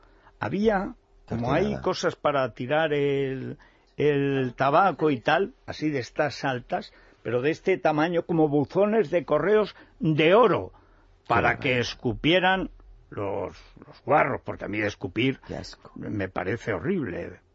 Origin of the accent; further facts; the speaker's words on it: Castilla-La Mancha, Spain; se murieron 11 chavales al lado de mi pueblo, en un incendio en Guadalajara.